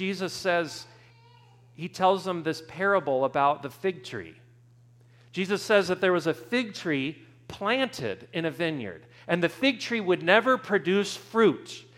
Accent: Sedona, Arizona, United States; St. Patrick's Day was a lot of fun growing up in Sedona, Arizona.

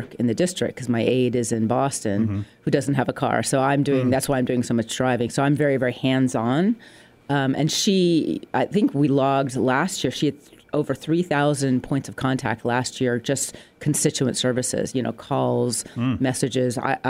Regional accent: Ireland; now in United States; Although you came from North Adams, I came from Ireland. So I think I came a little farther away.

